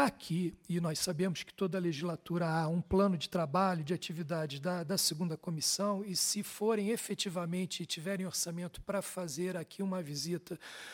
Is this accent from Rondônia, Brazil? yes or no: no; Rio de Janeiro, Brazil; born there; eu já nasci no Rio de Janeiro, mas a minha família, ou ela é transmontana ou é de Viseu.